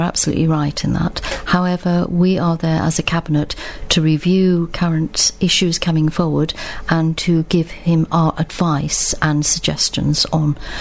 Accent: Bristol, South West England, United Kingdom; born there; I was born in Bristol.

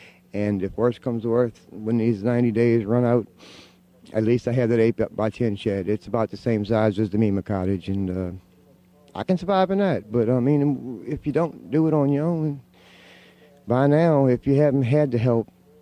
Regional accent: Waveland, Mississippi, United States; I'm from Waveland down here, where y'all are broadcasting, next to Pass Christian.

